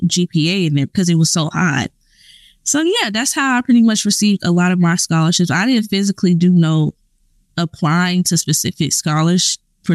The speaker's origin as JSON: {"language": "English", "region": "Georgia", "country": "United States", "said": "because I'm originally from Georgia, you know, I thought about the AUC, but I didn't think I really wanted to be there because I've already experienced, like, Atlanta and everything like that."}